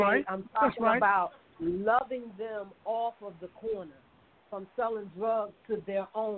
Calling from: Gastonia, North Carolina, United States; I'm calling from Gastonia.

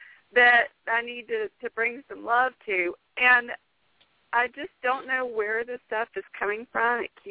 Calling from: Spartanburg, South Carolina, United States; Hi, I'm calling from Spartanburg.

